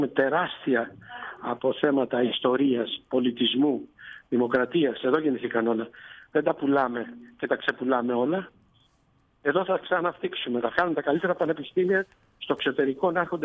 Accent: Greece

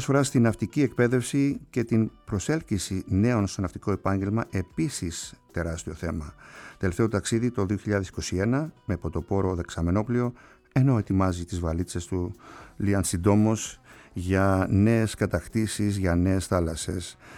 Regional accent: Kasos, South Aegean, Greece; Είναι και το νησί μου, να μην το ξεχνάμε, η Κάσος

